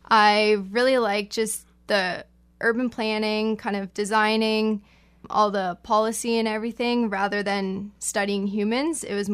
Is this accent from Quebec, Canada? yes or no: no; Burlington, Ontario, Canada; So I grew up in Burlington, born and raised, and I decided to go to McMaster because I wanted to commute and it was nice and close.